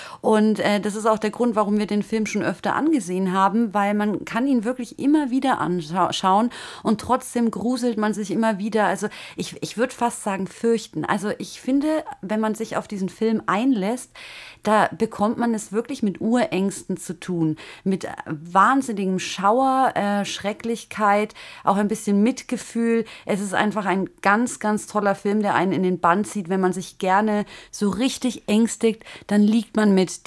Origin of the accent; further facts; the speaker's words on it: Bavaria, Germany; weil wir sind ja aus Bayern.